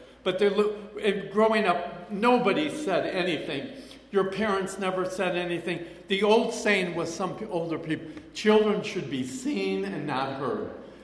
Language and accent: English; Chicago, Illinois, United States; And Donnie wanted, and growing up in Chicago, this is the wreckage of my past